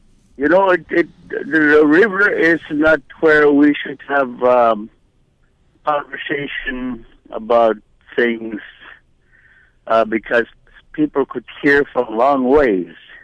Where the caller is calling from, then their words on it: Fish Camp, California, United States; I'm calling from Fish Camp.